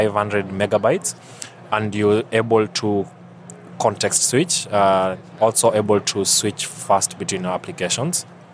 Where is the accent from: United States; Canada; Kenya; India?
Kenya; from Kenya.